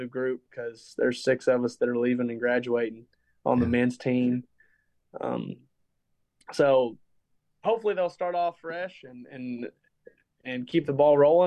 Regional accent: Franklin, Tennessee, United States; It's probably the closest professional rodeo to my hometown in Franklin.

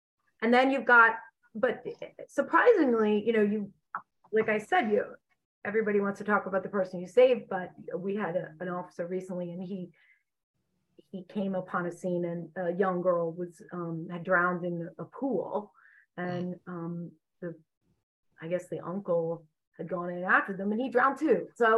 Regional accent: Ireland; And I'm Irish and I like a good, you know, a good battle.

